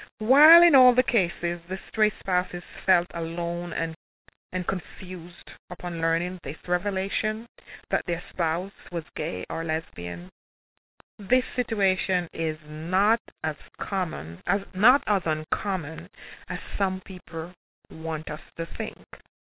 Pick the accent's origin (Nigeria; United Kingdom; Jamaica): Jamaica; now in South Florida, United States; in our Caribbean community, because I'm from Jamaica, in our Caribbean community here in South Florida